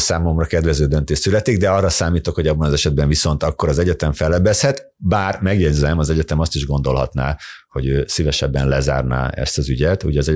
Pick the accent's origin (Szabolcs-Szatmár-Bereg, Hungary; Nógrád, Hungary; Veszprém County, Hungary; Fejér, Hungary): Nógrád, Hungary; Balassagyarmat; a szülővárosomban, a 20-as éveimben voltam önkormányzati képviselő, én SZDSZ színekben voltam Balassagyarmaton önkormányzati képviselő